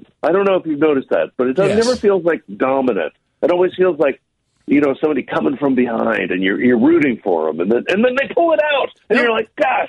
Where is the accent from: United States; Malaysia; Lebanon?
United States; the South; And I'm come from the South. So, like, in North Carolina, where I went to school, they're very, very proud of their barbecue down there, too.